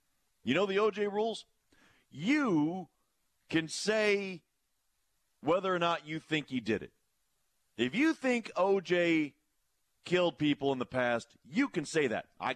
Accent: Cleveland, Ohio, United States; The thing is I grew up, I'm from Cleveland, Ohio. So I grew up a Cleveland fan.

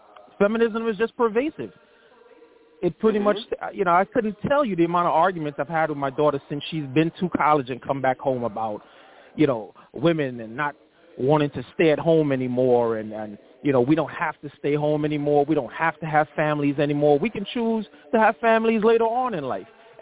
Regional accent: Brooklyn, New York, United States; also born or lived in Caribbean; I mean, I've been here all my life. I came from the Caribbean at 5 years old, so I've been here all my life in Brooklyn.

